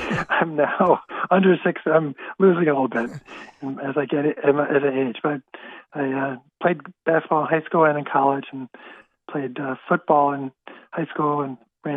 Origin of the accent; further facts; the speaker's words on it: Rochester, New York, United States; also born or lived in Minnesota; Well, I was born in Minnesota. But then when I was very young, a couple years old, my family moved to Rochester, New York.